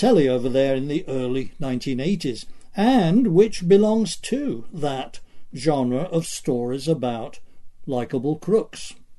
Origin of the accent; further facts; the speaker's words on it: Northampton, East Midlands, United Kingdom; My hometown of Northampton, which was quite a significant place in the 13th century